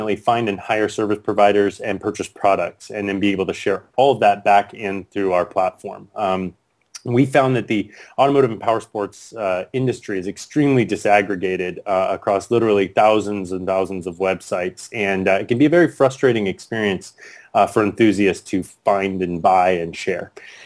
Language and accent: English; California, United States; I was born and raised, I was raised in the Silicon Valley. So grew up seeing the startup ecosystem develop